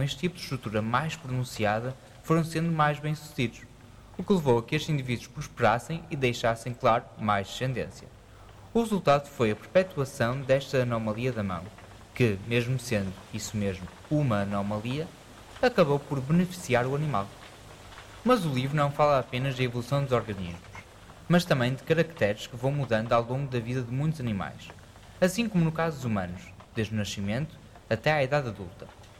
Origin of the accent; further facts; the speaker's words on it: Porto, Norte, Portugal; orgulhosamente nascido e criado no Porto